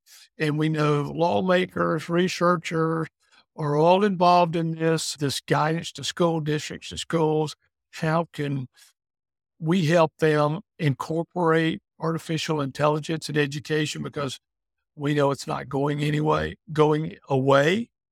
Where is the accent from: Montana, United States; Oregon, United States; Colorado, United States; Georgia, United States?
Georgia, United States; Tifton; Tipton, Georgia. It's in the southern part of the state.